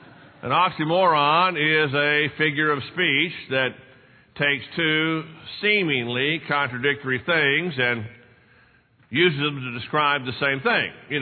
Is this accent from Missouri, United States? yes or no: no; Texas, United States; One, it's my patriotic duty as a Texan to eat some part of a cow every day.